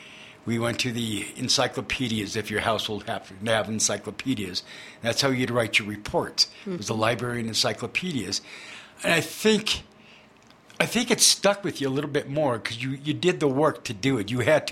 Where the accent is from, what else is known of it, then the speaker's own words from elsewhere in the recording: Wheat Ridge, Colorado, United States; I was a Wheat Ridge kid. I grew up in Wheat Ridge, which was nice, kind of right on the border of Wheat Ridge, North Denver.